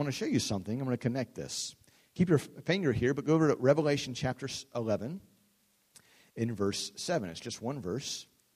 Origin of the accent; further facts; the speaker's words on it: Ohio, United States; I grew up near Cincinnati, very highly Roman Catholic